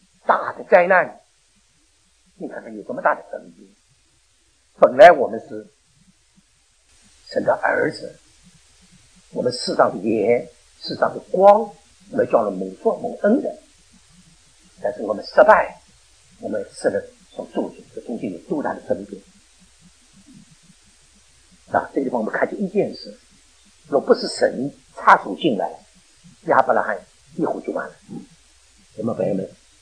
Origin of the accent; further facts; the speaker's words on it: Shanghai, China; 我们上海人叫把这个瘟神送走了，瘟神啊，我不晓得上海话你听得懂吧？